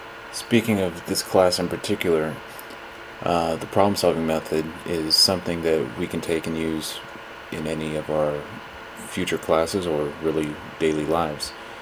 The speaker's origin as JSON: {"language": "English", "town": "Anaheim", "region": "California", "country": "United States", "tie": "born or raised there", "also_born_or_lived": "Santa Ana", "said": "I'm from Anaheim, California. I was born in Santa Ana, California, but raised my whole life no more than 2 miles away from Disneyland."}